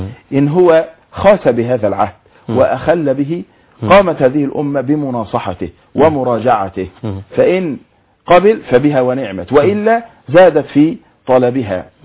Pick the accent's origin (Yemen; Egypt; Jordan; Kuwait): Egypt; كمصريين أولا وكمنتسبين إلى الإسلام ثانيا